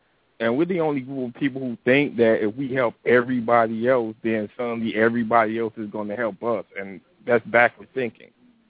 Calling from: Miami, Florida, United States; from Miami.

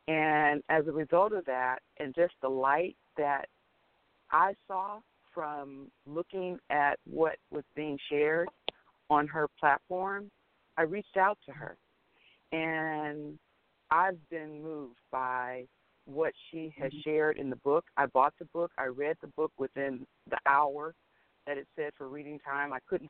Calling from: Oakland, California, United States; I'm calling from Oakland, California.

